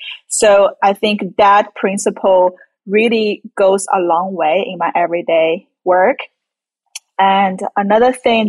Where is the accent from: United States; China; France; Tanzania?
China; So I grew up in China.